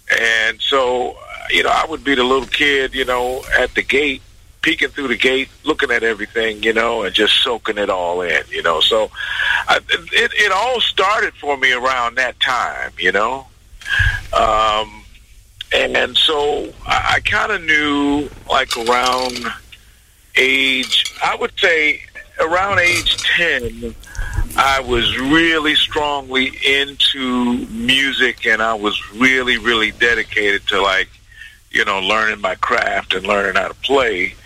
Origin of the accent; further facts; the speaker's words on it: Jackson, Mississippi, United States; I was born in 1957 in Jackson, Mississippi. And I grew up at a time in Jackson, Mississippi, where it was incredibly fertile culturally.